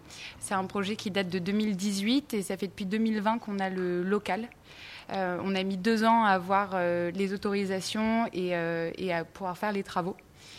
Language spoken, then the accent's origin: French; Paris, Île-de-France, France; Donc, je suis parisienne